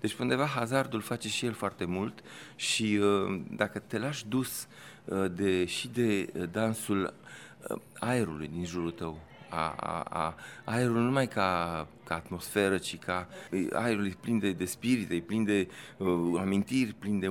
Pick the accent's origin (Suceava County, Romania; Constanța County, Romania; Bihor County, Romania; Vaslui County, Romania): Constanța County, Romania; Constanța; moved away; Și eu am copilărit la Constanța, deci mă bucur foarte mult să revin.